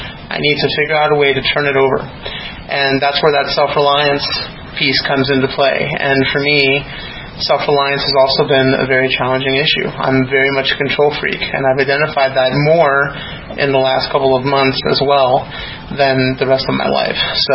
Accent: Denver, Colorado, United States; I am from Denver, Colorado.

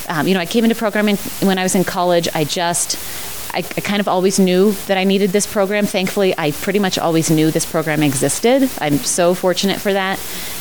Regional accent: Louisville, United States; And I will just add that I am from Louisville, and I go to meetings in Boulder

